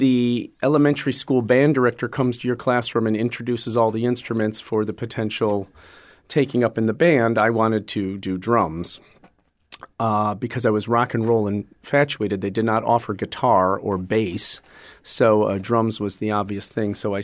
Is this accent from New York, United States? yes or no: yes; Buffalo, New York, United States; I grew up in Buffalo, New York, and while I was the oldest of four, I was in a neighborhood of kids who were 5 to 7 years older than me.